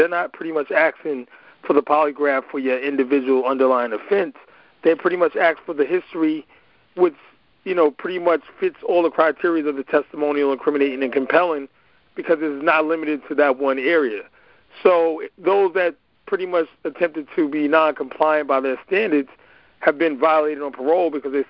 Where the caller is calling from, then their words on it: New York, United States; I'm calling from the New York 2nd District.